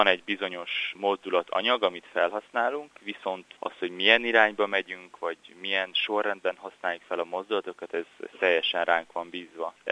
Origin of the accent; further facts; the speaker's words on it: Zakarpattia Oblast, Ukraine; now in Hungary; Én Ukrajnában születtem, Kárpátalján. Ott kezdtem el így kicsibe táncolni, de igazából Magyarországon, amikor elkezdtem néptáncolni